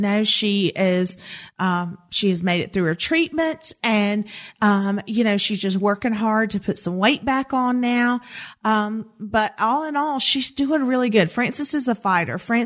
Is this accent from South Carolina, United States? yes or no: yes; South Carolina, United States; from Columbia, South Carolina, my home state.